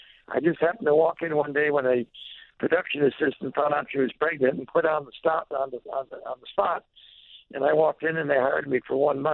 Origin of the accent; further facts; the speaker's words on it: San Francisco, California, United States; In fact, a lot of them emanated from San Francisco, where I grew up.